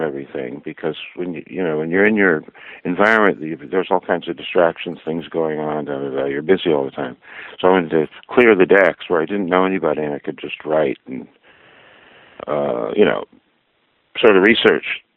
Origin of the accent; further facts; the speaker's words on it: California, United States; I grew up in California and went to Stanford University